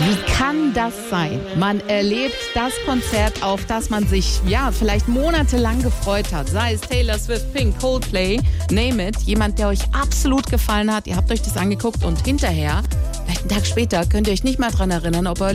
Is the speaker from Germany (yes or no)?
no; Greece; Als Grieche denkst du natürlich, halbe Familie oder ganze Familie ist auf jeden Fall am Start, aber m-m.